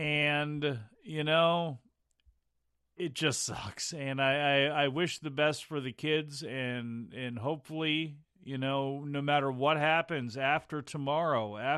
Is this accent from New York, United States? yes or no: no; Selbyville, Delaware, United States; You know, say I'm from Selbyville, and that is, of course, that's what I would be for the rest of the night, you know, Selbyville.